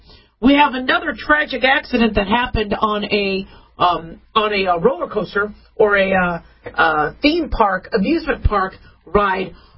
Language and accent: English; California, United States; born there; I was born in California, so it's very, very hard to still not have a toe in or a foot in because it's beautiful. Home is home.